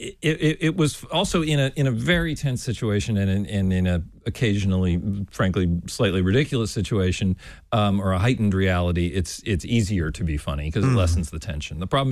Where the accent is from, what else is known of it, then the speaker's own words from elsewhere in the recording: Wisconsin, United States; I grew up in Wisconsin, mm-hmm. And so if you grow up there, you're a fan of the Green Bay Packers.